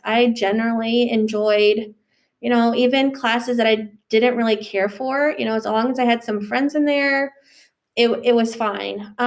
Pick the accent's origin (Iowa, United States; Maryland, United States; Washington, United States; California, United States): Iowa, United States; Manchester; I'm from Manchester, Iowa, so about an hour and a half east, right down on Highway 20. Graduated from West Delaware in 2002. My parents still live in the same house I was born in.